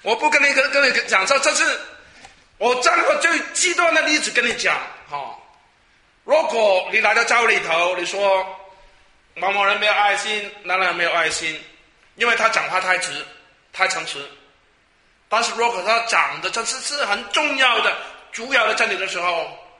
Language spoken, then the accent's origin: Chinese; Hong Kong; Chinese is a second language; 我们广东人香港的，我的普通话是怎么样学来的？这是我们做青年人的时候呢听个普通话的歌学来的